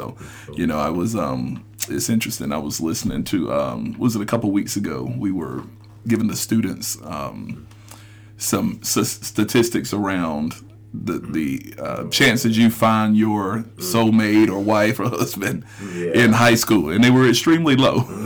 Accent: Union, South Carolina, United States; So very small town, and the city is even smaller, right? And so I grew up right in the heart

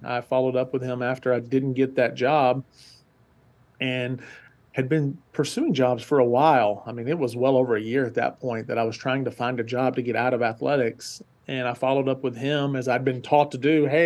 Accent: Tennessee, United States; now in Louisville, United States; So I live in Louisville, Kentucky. I've been here since 2004. I'm from Tennessee originally, moved to Louisville to work at the University of Louisville.

